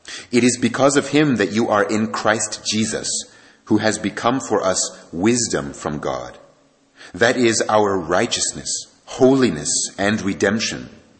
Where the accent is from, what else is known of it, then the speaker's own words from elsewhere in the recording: United States; I'm from the States